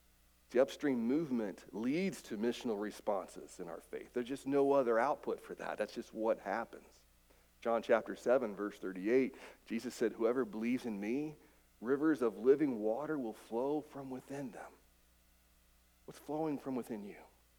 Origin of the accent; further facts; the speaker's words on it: West Virginia, United States; Prickett's Creek flows right by my grandmother's house. And as a kid, I grew up on playing in Prickett's Creek